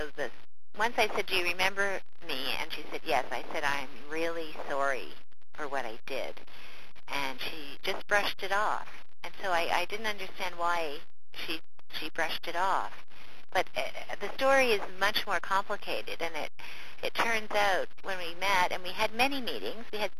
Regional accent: Canada; And I think also that I'm Canadian, and I think that Canadians do apologize more readily than other nationalities.

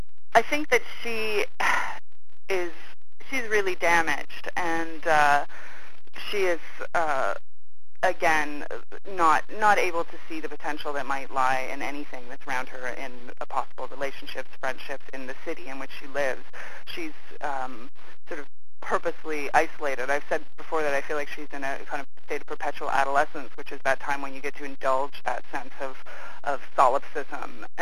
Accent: Vancouver, British Columbia, Canada; But growing up in Vancouver and in BC in the 70s, I met a lot of people who did have these really unusual childhoods

